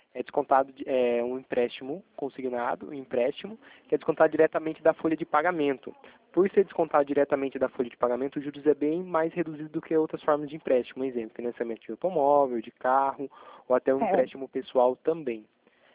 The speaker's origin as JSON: {"language": "Portuguese", "town": "Itatiba", "region": "São Paulo", "country": "Brazil", "said": "eu sou daqui de Itatiba, do interior de São Paulo, né?"}